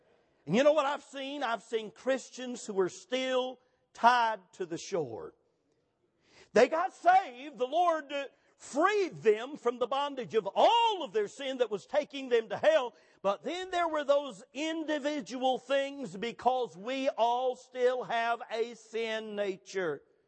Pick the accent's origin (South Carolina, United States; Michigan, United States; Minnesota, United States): South Carolina, United States; And when I was raised in South Carolina, I saw, you don't see this much in our day, but I saw lots of snuff dipping ladies.